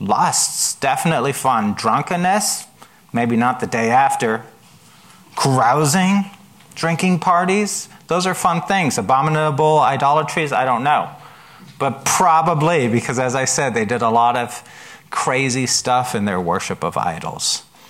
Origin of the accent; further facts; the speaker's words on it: Germany; I grew up in Germany, and there, at least as a young person, it was typical